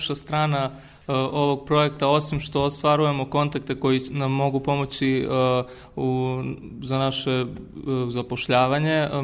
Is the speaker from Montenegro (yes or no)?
no; Kraljevo, Šumadija and Western Serbia, Serbia; mi dolazimo iz Kraljeva gde nemate nekih velikih mogućnosti za neku praksu